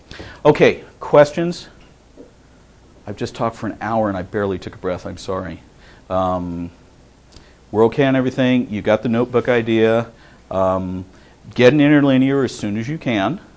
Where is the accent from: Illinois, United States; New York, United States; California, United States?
California, United States; the family I came from and growing up as a little Southern California boy that's different than if I grew up in Wisconsin or different than I grew up in New Jersey, right?